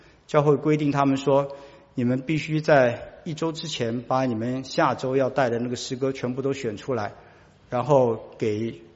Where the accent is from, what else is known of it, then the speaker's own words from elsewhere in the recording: Taiwan; now in United States; 我小的时候，我来自于台湾